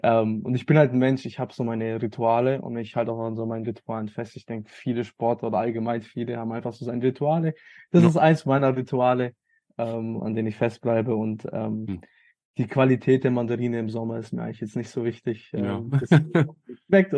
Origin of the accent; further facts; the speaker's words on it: Rothenburg ob der Tauber, Bavaria, Germany; also ich komme aus Rothenburg, Rothenburg ob der Tauber, schönes kleines Städtchen in Bayern.